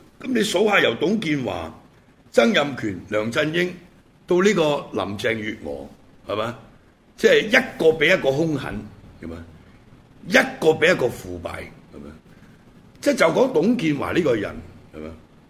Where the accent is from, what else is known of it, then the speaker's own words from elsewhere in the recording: Hong Kong; 咁我哋香港人比較關心嘅就係兩個前特首係嘛？